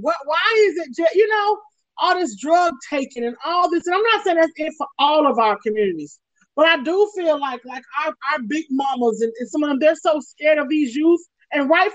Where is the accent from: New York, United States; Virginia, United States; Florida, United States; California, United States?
Florida, United States; Daytona; goal for me is to come back home and buy some property, or at least start a business somewhere in my hometown. Like